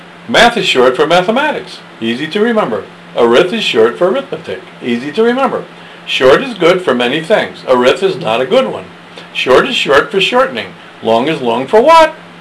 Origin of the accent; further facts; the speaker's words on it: Ireland; You'd never guess that I'm Irish, would you?